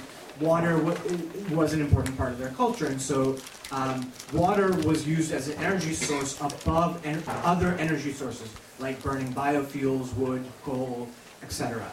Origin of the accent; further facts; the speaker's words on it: Kingston, Ontario, Canada; I'm from Kingston. There's a huge wind farm located right offshore Kingston on Wolf Island.